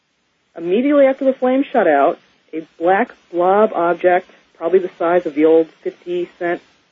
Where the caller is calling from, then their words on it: Kenmore, New York, United States; I'm from Buffalo, New York. Well, actually, Kenmore is a suburb.